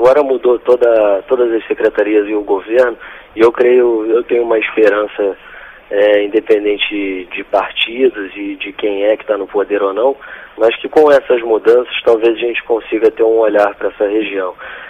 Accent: Santarém, Pará, Brazil; also born or lived in Rio de Janeiro / Salvador; Eu sou de Santarém.

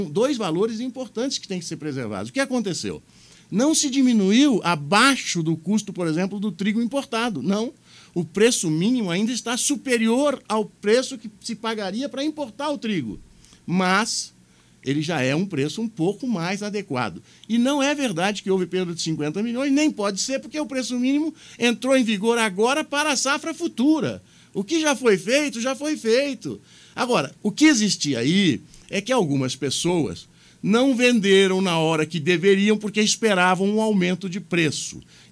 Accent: Ribeirão Preto, São Paulo, Brazil; passa lá pela minha terra, que é Ribeirão Preto, né, lá em São Paulo

